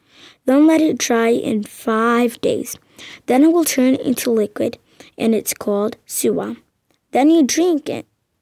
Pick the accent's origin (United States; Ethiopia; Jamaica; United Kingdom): Ethiopia; I'm from Ethiopia. Ethiopia is in the eastern part of the continent, in Africa.